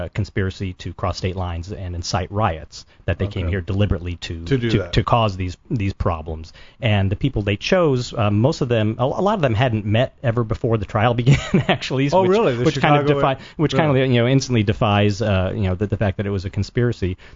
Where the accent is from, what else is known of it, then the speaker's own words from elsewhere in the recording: New Haven, Connecticut, United States; he was already wanted on a possible murder conviction back in New Haven, my hometown.